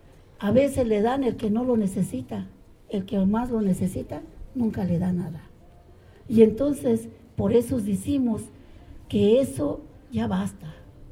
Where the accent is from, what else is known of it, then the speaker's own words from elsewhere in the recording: State of Mexico, Mexico; now in Mexico City, Mexico; Yo vengo del Estado de México, resido en la Ciudad de México, que luego nos dice que somos migrante, pero nadie es migrante. Somos mexicanos